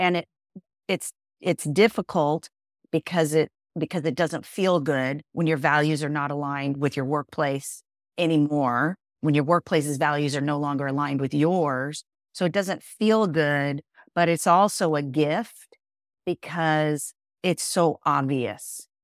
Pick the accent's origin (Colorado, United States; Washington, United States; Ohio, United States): Washington, United States; Spokane; I grew up in Spokane, Washington, so Eastern Washington, pretty idyllic upbringing.